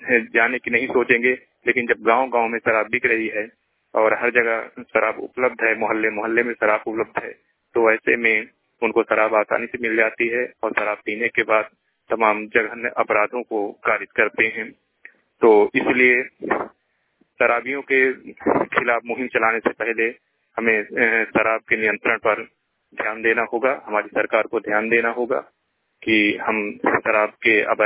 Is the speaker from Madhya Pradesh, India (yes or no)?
yes; Suti, Madhya Pradesh, India; मैं ग्राम पंचायत सूती, ग्राम सूती, तहसील देवथर, जिला रीवा का रहने वाला हूं और मैं एक सामान्य कृषक हूं।